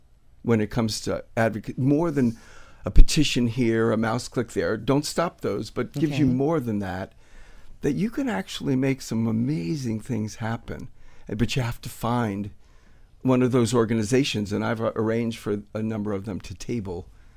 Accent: Miami, Florida, United States; Well, actually, yeah, I grew up in Miami and went to the University of Miami undergrad and grad school.

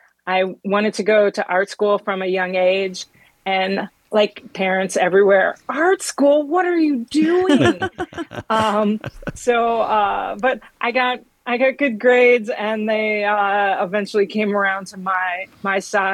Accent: Chicago, Illinois, United States; Well, I grew up in Chicago. I still love Chicago. It's such a great city.

